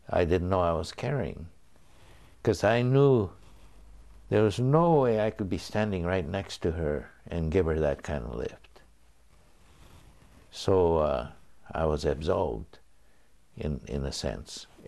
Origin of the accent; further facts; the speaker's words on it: Los Angeles, California, United States; We're from Terminal Island in Los Angeles Harbor, and we were one of the first to be moved, and so we were one of the first to come to Tule Lake.